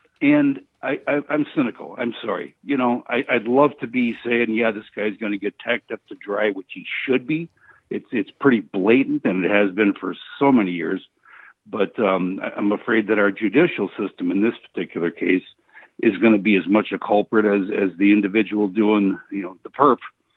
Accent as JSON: {"language": "English", "town": "Milwaukee", "region": "Wisconsin", "country": "United States", "tie": "born or raised there", "said": "I'm from Milwaukee. I grew up around El Verno College. So I grew up in a spit of greenfield surrounded by Milwaukee."}